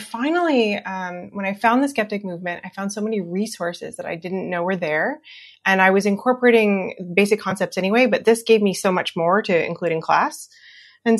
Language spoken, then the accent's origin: English; Iowa, United States; I'm from the Midwest. And when my husband got a job across the country, I'm from Iowa. When we moved across the country to Massachusetts